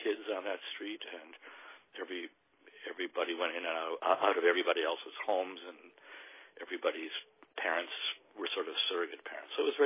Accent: Cleveland Heights, Ohio, United States; Growing up in Cleveland Heights, it was nice. It was a nice place. We lived in a new development, sort of wooded area.

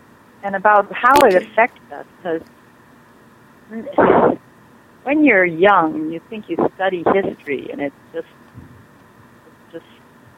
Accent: Utah, United States; born there; I moved all over the country. I was born in Utah. I moved 12 times before I graduated from high school.

